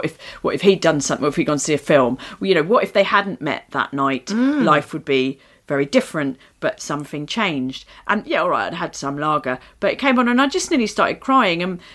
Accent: England, United Kingdom; We're all English and horrified, basically.

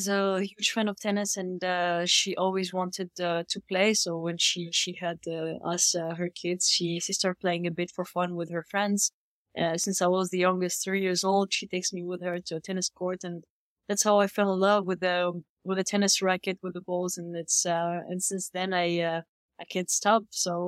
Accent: Sousse, Sousse Governorate, Tunisia; English is a second language; to do some convincing to my parents to me go to Tunis, to the capital, because I wasn't from there. I'm from Sousse, that it's like 2 hours driving from there.

